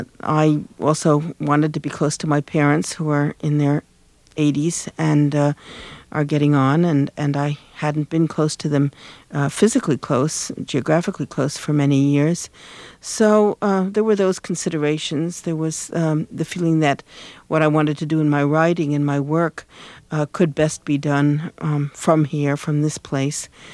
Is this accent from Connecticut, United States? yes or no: no; New Mexico, United States; moved away as an adult; also born or lived in New York City; I was born here 52 years ago in New York City. I grew up in New Mexico on the desert, and when I left and went to Latin America in 1961